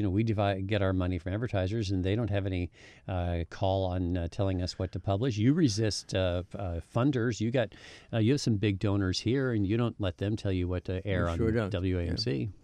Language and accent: English; Albany, New York, United States; from Poughkeepsie. … from Albany.